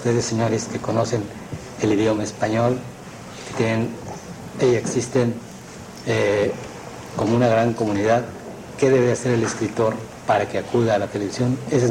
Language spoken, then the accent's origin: Spanish; Mexico; me preocupa la relación en mi país, en México, los intelectuales, los escritores